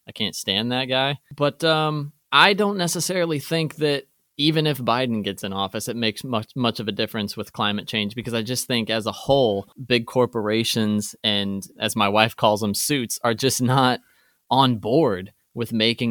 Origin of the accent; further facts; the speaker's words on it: Indiana, United States; And I actually wanted to check out and see, because obviously I am from Indiana. I wanted to see what Indiana was doing as well.